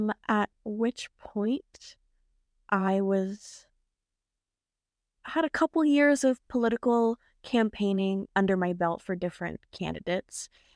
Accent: Ohio, United States; also born or lived in Texas; I was born in Texas. I was raised in Ohio

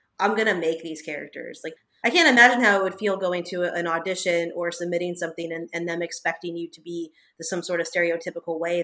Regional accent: Los Angeles, California, United States; I mean, I grew up in the suburbs of LA, but I feel like when I tell people, oh, I'm from Los Angeles, they're just like, people grew up there?

